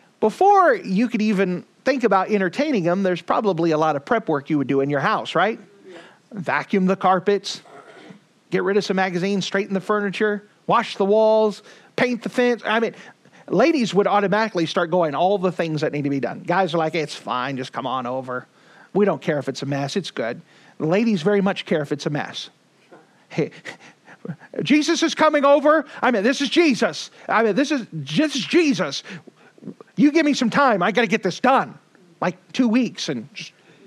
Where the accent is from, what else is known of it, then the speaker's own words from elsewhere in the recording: Phoenix, Arizona, United States; Now, I come from Phoenix, so we have special architecture.